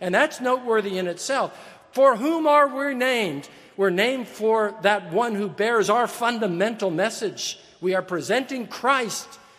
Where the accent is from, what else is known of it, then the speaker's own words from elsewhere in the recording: California, United States; I'm an American, I'm a native Californian, I'm a man, I'm college educated